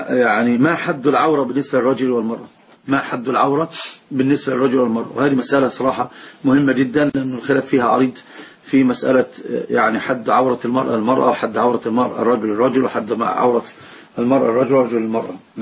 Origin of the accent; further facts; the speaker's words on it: Egypt; عندنا في مصر يقول الحما اللي هو الأب الزوج